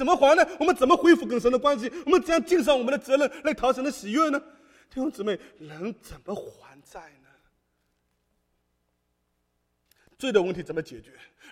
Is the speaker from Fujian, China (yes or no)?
no; Ningbo, Zhejiang, China; 我们宁波人有句话是债多不愁啊。